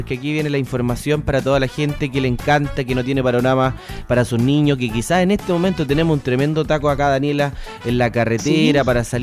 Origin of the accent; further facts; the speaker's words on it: Chile; Crecimos acá en Chile, un poco por lo con menos.